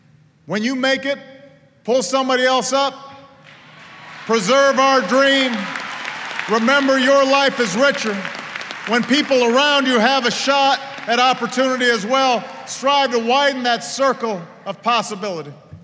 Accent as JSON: {"language": "English", "region": "Hawaii", "country": "United States", "tie": "born or raised there", "said": "And one of my earliest memories from growing up in Hawaii is of sitting on my grandfather's shoulders to see the astronauts from one of the Apollo space missions come ashore after a successful splashdown."}